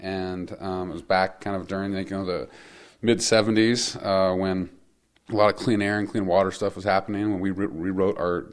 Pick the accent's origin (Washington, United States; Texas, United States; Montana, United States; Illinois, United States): Montana, United States; Stevensville; I grew up here, and so I grew up on my father's back, you know, fishing. I grew up in the Cinnabar Basin chasing elk with him